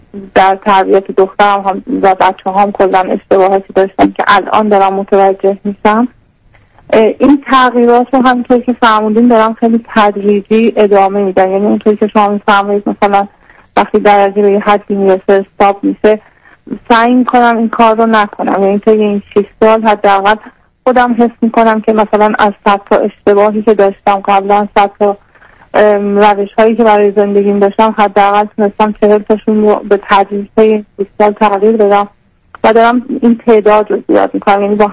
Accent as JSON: {"language": "Persian", "country": "Iran", "moved": "as an adult", "said": "من الان حدود 30 سال و اندی هست که از ایران اومدیم بیرون"}